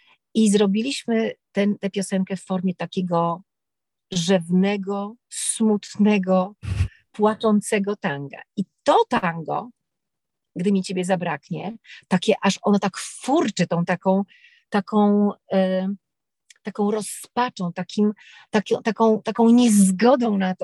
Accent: Warsaw, Masovian Voivodeship, Poland; ja i Maciej Miecznikowski jesteśmy z Warszawy.

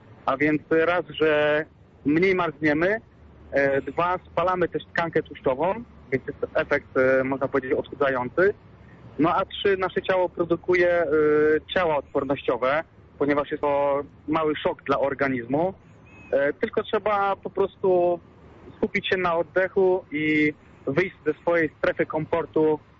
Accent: Świnoujście, West Pomeranian Voivodeship, Poland; Ja pochodzę z Świnoujścia

